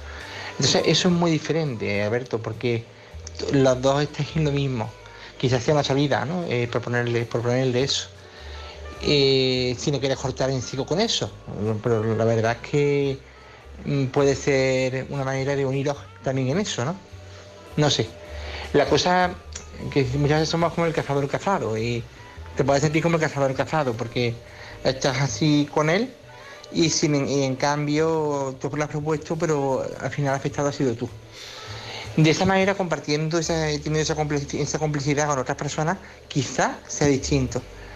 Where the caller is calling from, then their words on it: Córdoba, Andalusia, Spain; de Córdoba. Es la primera vez que te llamo.